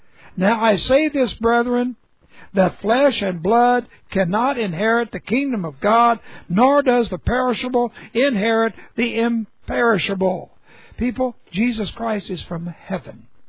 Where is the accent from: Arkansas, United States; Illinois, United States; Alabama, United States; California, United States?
California, United States; born there; also born or lived in Texas; I was born in California, but really, I became a Texan, and now I don't even think about that first birth in California.